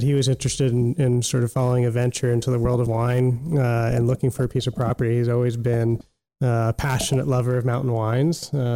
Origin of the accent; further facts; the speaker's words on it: New Jersey, United States; Born and raised in New Jersey. I went to school in upstate New York, undergraduate degree at Hobart College in economics